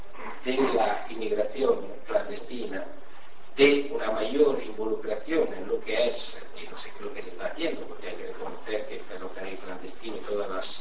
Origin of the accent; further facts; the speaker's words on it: Italy; Spanish is a second language; Yo que soy italiano